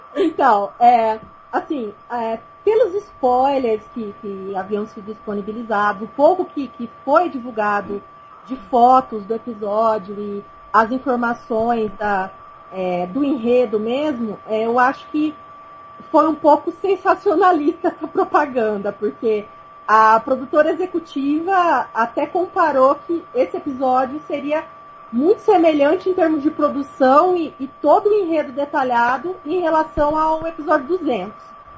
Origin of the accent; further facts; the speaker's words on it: São José do Rio Preto, São Paulo, Brazil; Eu sou de São José do Rio Preto, São Paulo, e eu trabalho com as traduções